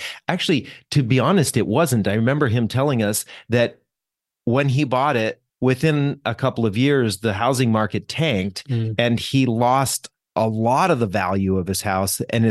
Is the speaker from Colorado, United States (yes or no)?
yes; Colorado, United States; a story that I had never heard growing up in Colorado.